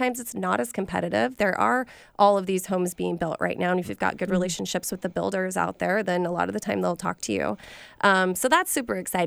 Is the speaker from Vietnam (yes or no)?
no; Idaho, United States; now in Seattle, United States; I'm from Idaho originally, so I really resonate with being outside in the mountains and water